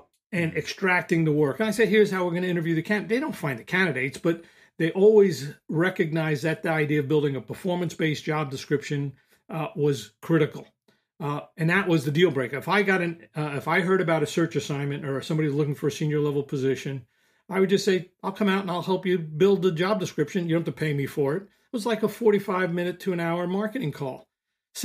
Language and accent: English; New York City, New York, United States; born there; I was born in the Bronx, New York City